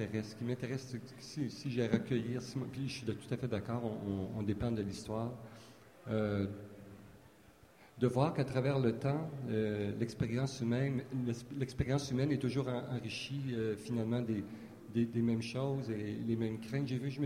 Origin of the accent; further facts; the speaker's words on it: Quebec, Canada; Je pense qu'on m'a invité ici parce que je suis québécois, je suis étranger.